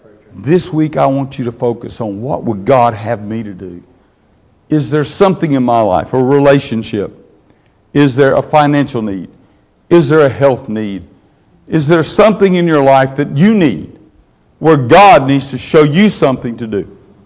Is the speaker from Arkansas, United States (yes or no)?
yes; Arkansas, United States; It's a lot closer than 1967. I know, I'm from Arkansas, but that was smart, wasn't it?